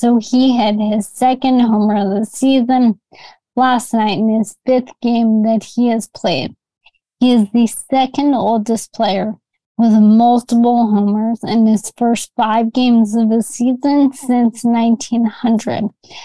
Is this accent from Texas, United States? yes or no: no; New York, United States; But at my core, I am a New Yorker.